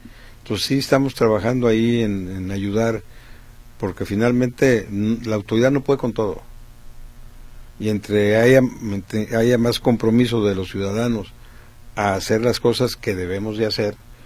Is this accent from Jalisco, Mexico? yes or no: yes; Jalisco, Mexico; siendo los mismos jaliscienses que andamos ahí en la bicicleta los domingos